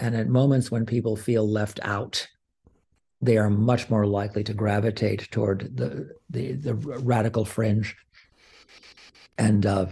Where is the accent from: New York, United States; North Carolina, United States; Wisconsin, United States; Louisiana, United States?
New York, United States; now in Buffalo, United States; And coming from the New York City area, I came from the Hudson Valley many years ago, but I'd never experienced anti-Semitism firsthand until I came to Buffalo.